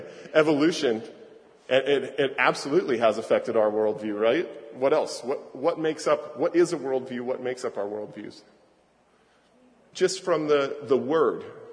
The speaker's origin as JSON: {"language": "English", "region": "Arizona", "country": "United States", "tie": "born there", "said": "I was born in Arizona"}